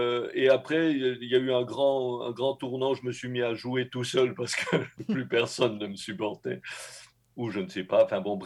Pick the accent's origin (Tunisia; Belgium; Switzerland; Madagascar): Switzerland; moved away as an adult; now in France; J'étais bûcheron en Suisse, je suis parti de la Suisse à 20 ans, je me suis retrouvé en France